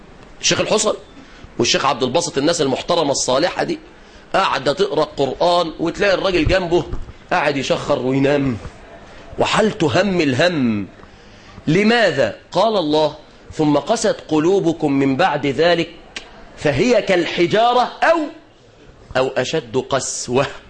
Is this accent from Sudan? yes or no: no; Egypt; طبعا ده لو عندنا في مصر هنا كانت الوضع هيختلف